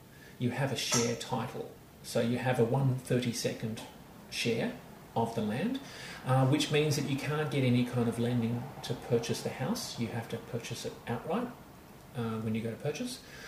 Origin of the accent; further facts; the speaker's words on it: Melbourne, Victoria, Australia; And we are from Melbourne, and we've been on a bit of a family excursion, driven over to Perth, and had a bit of an adventure, and on our way back we came to Adelaide, actually